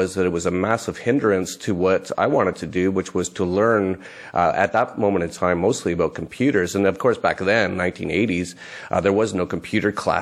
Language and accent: English; Canada; I grew up in Canada, so it was always Canada's the greatest because of this and that.